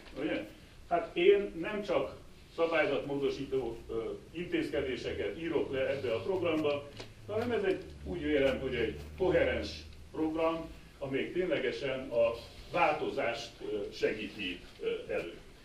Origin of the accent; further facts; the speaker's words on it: Cluj-Napoca, Cluj County, Romania; én Kolozsváról jövök, én kolozsvári ember vagyok.